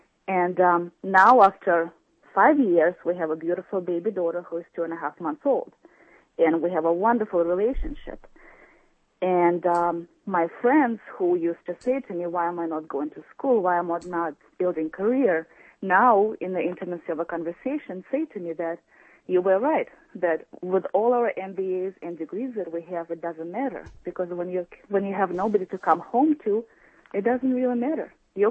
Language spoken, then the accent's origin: English; Belarus; now in United States; I'm actually calling because I'm not from America. I'm from Belarus, and I'm married to an American man. And I've been in this country for 5 years.